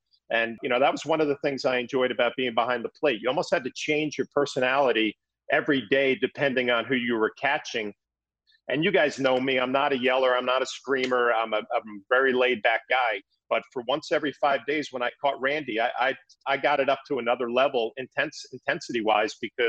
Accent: East Coast, United States; I think one of my greatest advantages coming up through the minor leagues was growing up on the East Coast, playing against all these kids from all over the country, California, Texas, Florida.

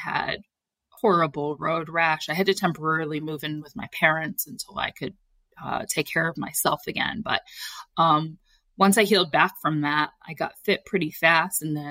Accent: Hampton, United States; lucky me, there was a triathlon right in my hometown, like right near Hampton, and it was in 2 weeks.

